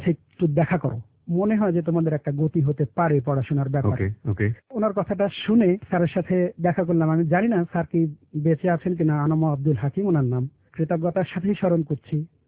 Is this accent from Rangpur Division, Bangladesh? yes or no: yes; Dinajpur, Rangpur Division, Bangladesh; আমাদের বাড়ি আমার দিনাজপুরে